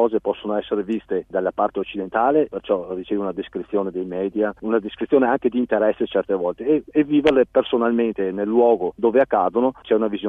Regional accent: Noventa Vicentina, Veneto, Italy; Noventa Vicentina, che è il mio paese

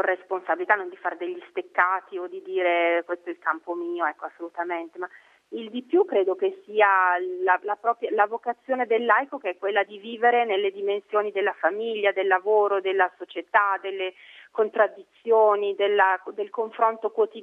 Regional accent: Aosta Valley, Italy; Sono valdostano, sono nata e sempre vissuta in Val d'Aosta, fino a quando 3 anni fa ho cominciato a fare un po' la pendolare con Roma

